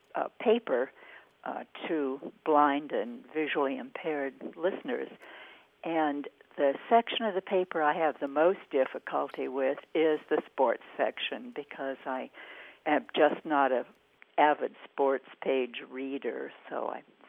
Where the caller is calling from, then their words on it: San Diego, California, United States; I'm calling from San Diego.